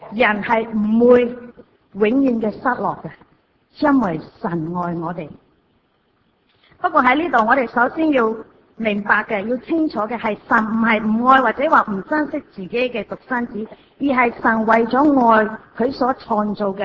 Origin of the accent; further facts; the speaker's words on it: Hong Kong; 我很深信英国人的忧虑同样是我们香港人的忧虑。